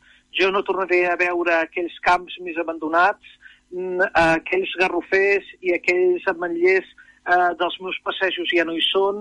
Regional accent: Sant Celoni, Catalonia, Spain; Jo soc de Sant Celoni, tot i que puntualment vaig néixer a l'Hospital de Granollers, tota la vida he viscut a Sant Celoni, i Sant Celoni, al peu d'una autopista, està just al mig de dos parcs naturals, el Parc Natural del Montnegre Corredor i el Parc Natural del Montseny.

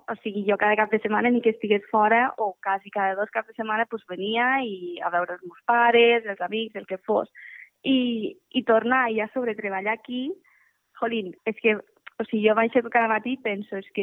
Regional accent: Llardecans, Catalonia, Spain; Jo soc de Llardecans, vaig estudiar a l'escola de Llardecans i després sí que el batxillerat vaig anar a Lleida i la universitat també la vaig fer a Lleida, vaig estudiar turisme i després vaig anar a treballar a Barcelona

